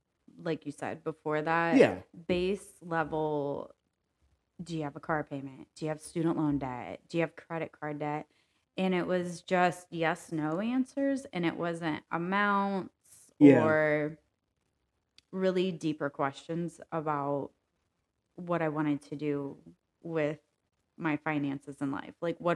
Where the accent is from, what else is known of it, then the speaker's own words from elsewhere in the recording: Indiana, United States; we're from Central Indiana. We went to Southern Indiana and we went to a nice distillery down there.